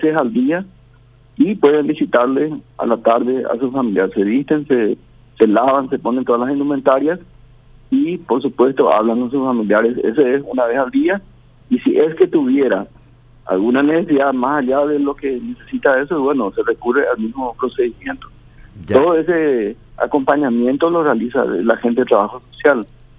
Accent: Paraguay; somos paraguayos

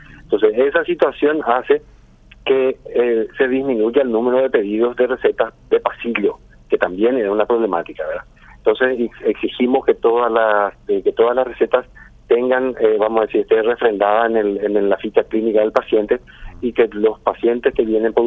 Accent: San Lorenzo, Central, Paraguay; also born or lived in Asunción; Yo soy de Asunción, nacido en Asunción, detrás del Colegio Nacional de la Capital, y malcriado en San Lorenzo, casi 26 años estuve trabajando ahí

